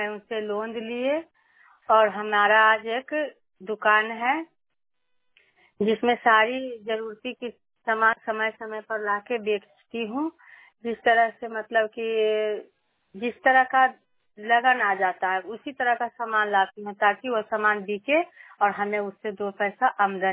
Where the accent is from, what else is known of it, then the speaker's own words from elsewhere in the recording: Bihar, India; मैं थरथरी प्रखंड से हूँ